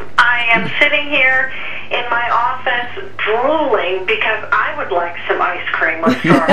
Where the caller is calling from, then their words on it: East Coast, United States; I am calling in from the East Coast, where, again, sometimes you need the air conditioner and the heat on at the same time.